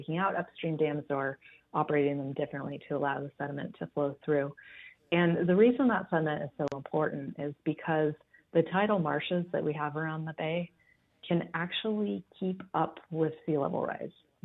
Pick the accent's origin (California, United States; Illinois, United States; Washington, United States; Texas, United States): California, United States; But I grew up in the Bay Area.